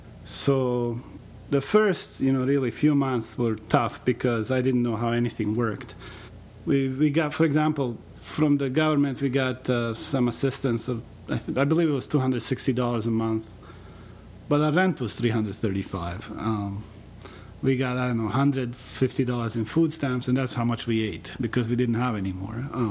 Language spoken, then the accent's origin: English; Bosnia & Herzegovina; now in Rochester, United States; I came from Bosnia to the United States. It was in 1993 as a result of the war in Bosnia. My immigration status was a refugee, so I didn't really come by choice. I came because I had to. My life in Bosnia was very good.